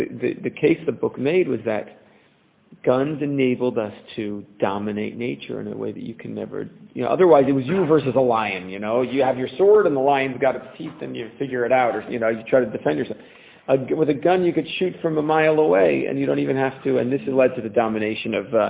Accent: Texas, United States; listen, I'm from Texas. I like a big, mean steak every single day.

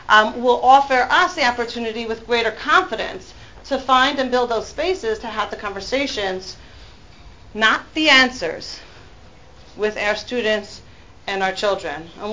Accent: Crown Heights, New York, United States; I grew up in Lubavitch, I grew up in Crown Heights

